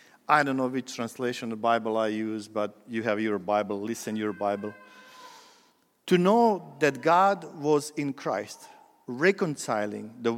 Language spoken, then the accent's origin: English; Bosnia & Herzegovina; I can't remove from the Bosnia and Herzegovina. It's my home country.